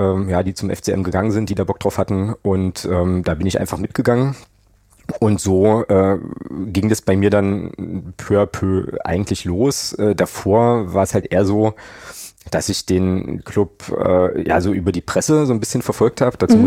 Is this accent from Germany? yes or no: yes; Magdeburg, Saxony-Anhalt, Germany; ich bin in Magdeburg geboren und aufgewachsen